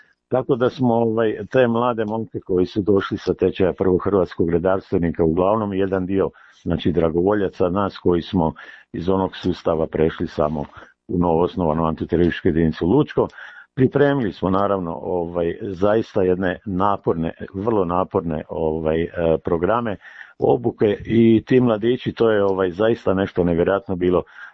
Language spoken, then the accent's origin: Croatian; Slavonia, Croatia; Za razliku kod nas u Slavoniji, gdje kad padne projektil granata, kad padne u zemlju, ona djeluje uglavnom u zemlju unutra